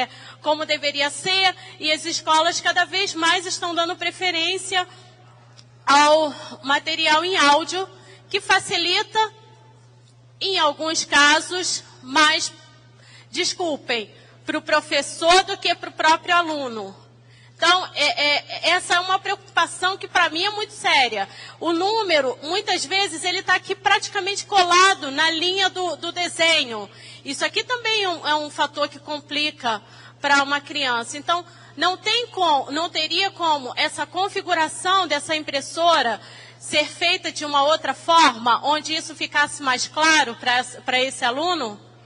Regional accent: Rio de Janeiro, Brazil; sou do Rio de Janeiro, sou professora de Braille do Benjamin Constant.

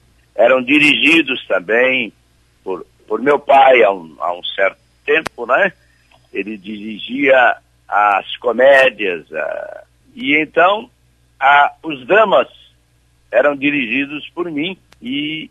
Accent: Marcondésia, São Paulo, Brazil; born there; Eu nasci na cidade de Marcondésia, estado de São Paulo.

